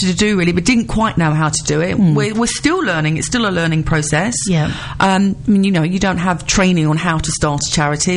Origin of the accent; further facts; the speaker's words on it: London, United Kingdom; But I'm from East London, so apparently East London sound Australian